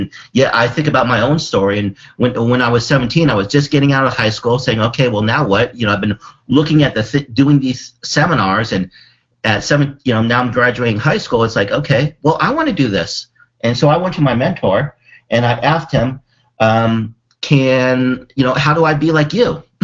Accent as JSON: {"language": "English", "country": "Philippines", "said": "You know, my father was in the Philippines. I'm Filipino."}